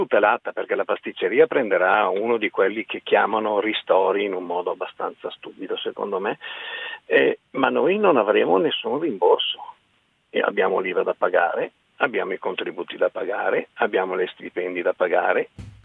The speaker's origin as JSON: {"language": "Italian", "town": "Bergamo", "region": "Lombardy", "country": "Italy", "said": "No, io sono di Bergamo, è una zona."}